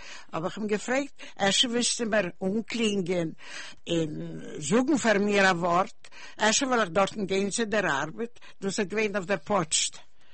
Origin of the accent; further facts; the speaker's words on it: Russia; born there; German is a second language; Ich bin geboren in Russland. Ich kann reden Jiddisch